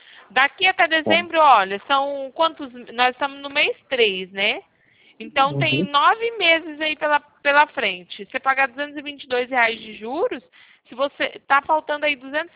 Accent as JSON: {"language": "Portuguese", "town": "Porto Ferreira", "region": "São Paulo", "country": "Brazil", "said": "Eu sou aqui de Porto Ferreira, capital da cerâmica, tá?"}